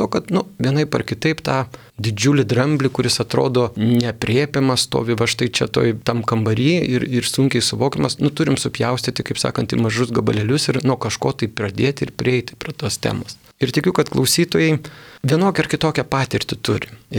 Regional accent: Vilnius County, Lithuania; pats esu iš Vilniaus regiono, darbuojuosi Vilniuje

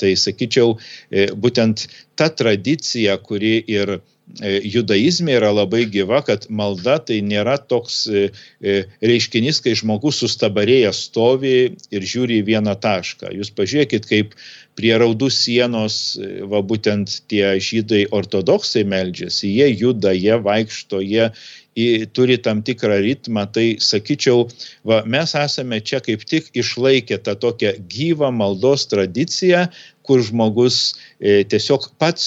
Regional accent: Samogitia, Lithuania; Ir kaip mes žemaičiai sakom

